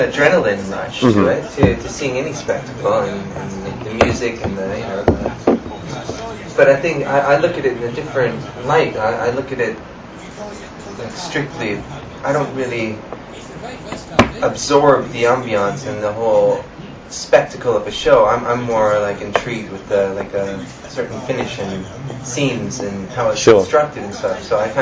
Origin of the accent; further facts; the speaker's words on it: Canada; now in London, United Kingdom; No, I grew up in Montreal, in Toronto, Canada.